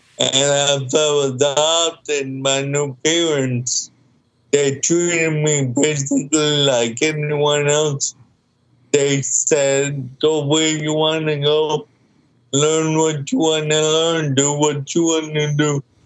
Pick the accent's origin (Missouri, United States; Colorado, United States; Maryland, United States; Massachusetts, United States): Maryland, United States; Baltimore; I grew up in Baltimore, and I was adopted at the age of 11.